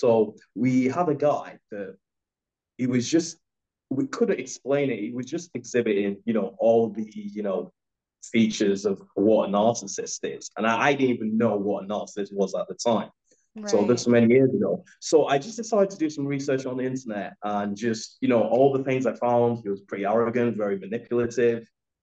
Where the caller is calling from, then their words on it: Lagos, Nigeria; Yeah, I'm actually dialing in from Lagos, Nigeria. So some people who don't know where that is, it's actually on the west coast of Africa. So pretty hot there.